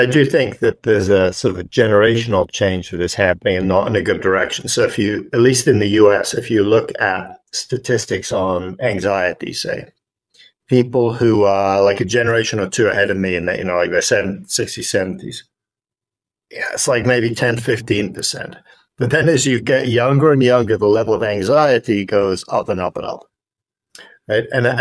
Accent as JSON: {"language": "English", "region": "England", "country": "United Kingdom", "lives_now": "United States", "said": "tea, I'm from England, and my family live in Scotland."}